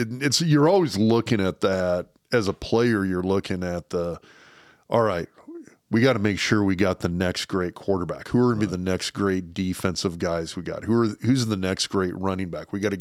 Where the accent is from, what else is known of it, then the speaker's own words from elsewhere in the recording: Lincoln, Nebraska, United States; because I grew up in Lincoln. I mean, I grew up in Nebraska, and everybody kind of knew everybody.